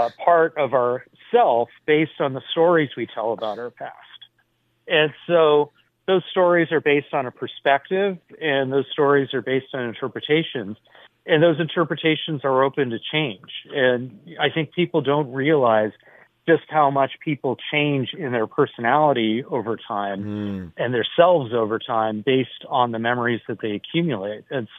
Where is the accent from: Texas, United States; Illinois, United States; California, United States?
California, United States; San Jose; I grew up in San Jose in the 70s, and the neighborhood I grew up in was incredibly racist, to say the least.